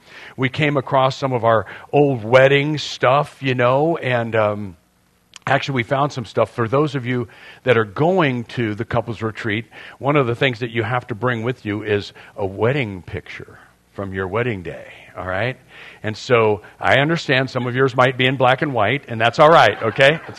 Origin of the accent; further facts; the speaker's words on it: San Diego, California, United States; see, I grew up in North Park over on Granada Street, near the Morley Field area.